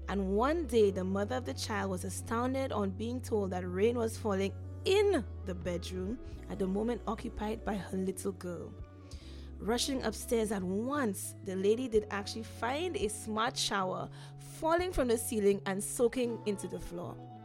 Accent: St. Lucia; Now, I'm from St. Lucia, and I've never heard that story before, or even the concept of rainmaking at all.

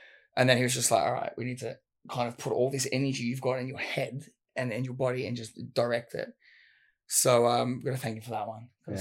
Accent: Sydney, New South Wales, Australia; Western Sydney. You're kind of around the Fairfield area. I mean, my dad he moved there, but it was around when it was a big Italian area back then. So I went to high school out there

